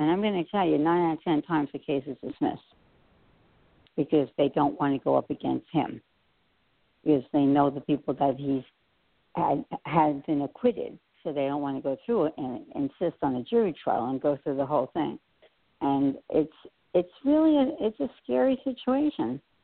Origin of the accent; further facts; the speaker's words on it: New Jersey, United States; you know, I grew up in New Jersey, you know, I watched